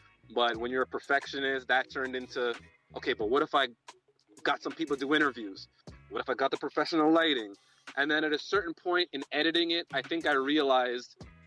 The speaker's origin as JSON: {"language": "English", "town": "Montreal", "region": "Quebec", "country": "Canada", "tie": "born or raised there", "said": "For me as a kid growing up in Montreal"}